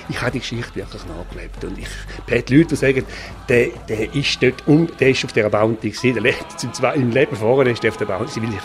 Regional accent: Switzerland; Wir sind aus der Schweiz, wir sind drei Spinner

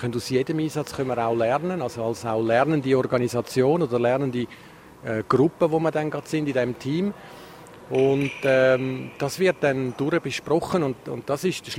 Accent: Zurich, Switzerland; Dass jemand im Haus, wo ich aufgewachsen bin, in Zürich, runtergekommen ist mit einem Zeitungsartikel

